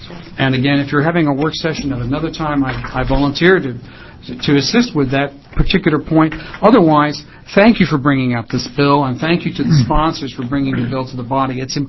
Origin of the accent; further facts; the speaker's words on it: Salem, Oregon, United States; I'm an attorney from Salem. Yes, I'm an attorney from Salem.